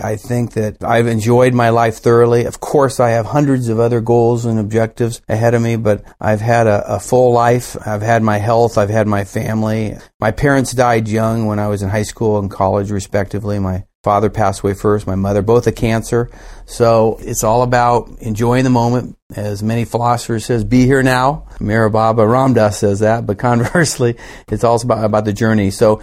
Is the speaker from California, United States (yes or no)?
yes; Orinda, California, United States; My first job in Contra Costa, I grew up in Orinda